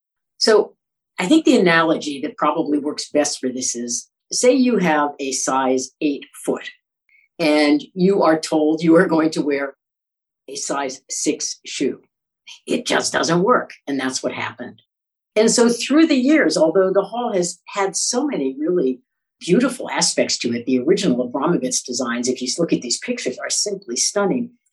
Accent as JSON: {"language": "English", "region": "New York", "country": "United States", "said": "I'm a New Yorker. I'm a musician."}